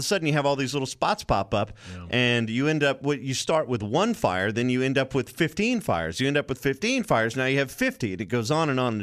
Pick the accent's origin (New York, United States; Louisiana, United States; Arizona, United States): Louisiana, United States; I grew up in South Louisiana. We had hurricanes. We had all that kind of stuff. We had to evacuate.